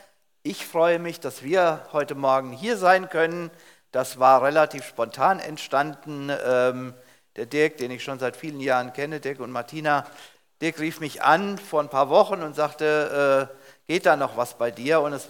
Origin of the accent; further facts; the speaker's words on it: Hesse, Germany; accent: Hessian; ich komme ursprünglich aus dem hessischen Hinterland. Vielleicht hört man das noch ein bisschen an meinem Tonfall.